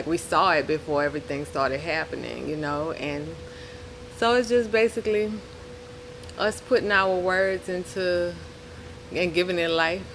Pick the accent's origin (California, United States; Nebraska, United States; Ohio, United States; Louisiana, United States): Louisiana, United States; New Orleans; also born or lived in New York / Houston; I was born in New York, raised in New Orleans, and even moved to Houston back and forth. Like, I'm kind of from everywhere, but New Orleans was like my life lesson place.